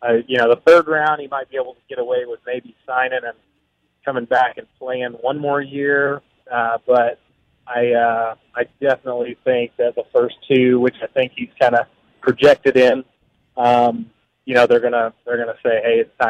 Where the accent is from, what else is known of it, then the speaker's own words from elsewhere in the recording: Stillwater, Oklahoma, United States; growing up in Stillwater, going to college there